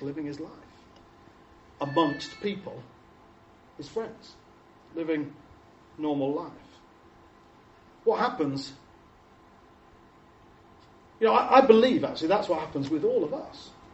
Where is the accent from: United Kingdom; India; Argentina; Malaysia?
United Kingdom; because we're British, so we feel really awkward about saying no.